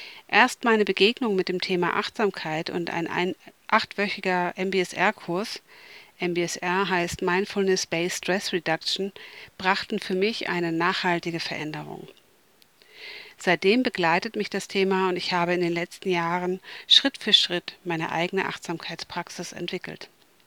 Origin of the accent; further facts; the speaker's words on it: Northern Germany, Germany; Moin, moin, wie man bei uns in Norddeutschland sagt.